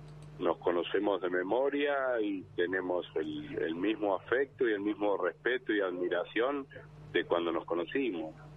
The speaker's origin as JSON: {"language": "Spanish", "town": "Balcarce", "region": "Buenos Aires Province", "country": "Argentina", "tie": "born there", "lives_now": "Bahía Blanca, Argentina", "said": "Yo nací en Balcarce y viví muchísimos años en Buenos Aires. Hasta hace 10, 11 años que nos vinimos a vivir acá."}